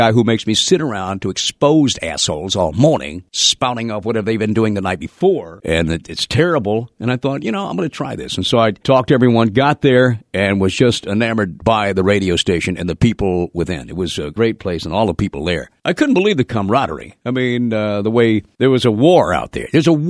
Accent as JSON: {"language": "English", "town": "Memphis", "region": "Tennessee", "country": "United States", "said": "I'm from Memphis originally, and I kind of liked being, a moderate star in my own hometown"}